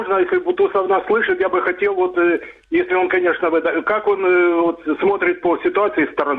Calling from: Dnipro, Dnipropetrovsk Oblast, Ukraine; Я звоню из города Днепр.

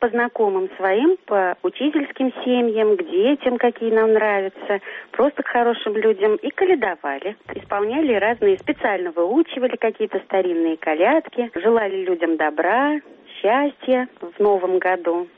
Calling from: Moscow Oblast, Russia; я из Подмосковья.

